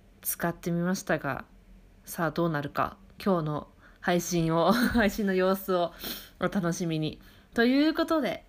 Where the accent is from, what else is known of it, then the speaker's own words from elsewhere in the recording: Tohoku, Japan; そもそも私のイントネーションがおかしいんですよ私の地元っていうのがイントネーションがこうずっと平坦な場所の人なんですよね、私って。